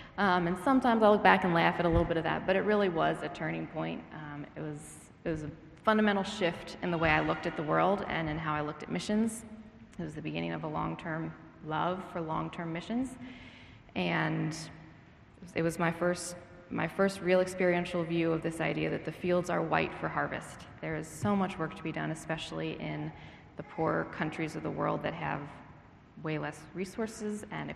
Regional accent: Cincinnati, Ohio, United States; So I grew up in Cincinnati at a church called Bible Chapel of Delhi Hills

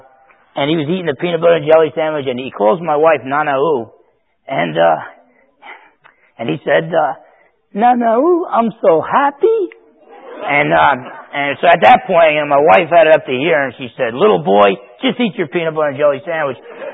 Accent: New Jersey, United States; When I grew up in New Jersey, you know, I was perfectly content to hang out with my buddies on the block

